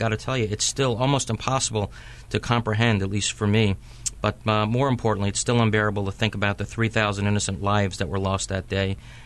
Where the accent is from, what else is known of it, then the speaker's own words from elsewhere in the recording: New York City, New York, United States; Many of our listeners know I grew up in New York for the first 22 years of my life, and I actually worked in the Wall Street area right next to Ground Zero.